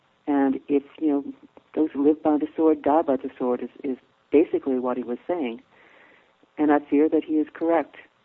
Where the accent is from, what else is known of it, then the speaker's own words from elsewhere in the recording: Canada; most of the area I live in right now, because I am Canadian in Ontario, was populated by loyalists.